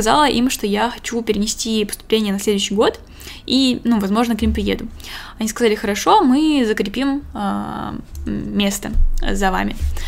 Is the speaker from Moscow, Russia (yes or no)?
yes; Moscow, Russia; Изначально я рассматривала Европу, потому что это единственное место, где я была, кроме Москвы, моего родного города.